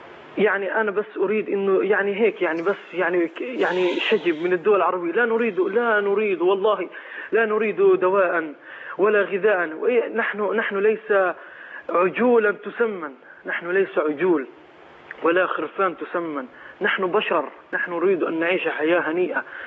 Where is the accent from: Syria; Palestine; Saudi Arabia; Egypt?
Palestine; وأنا ابن فلسطين أبلغ من العمر 20 عاما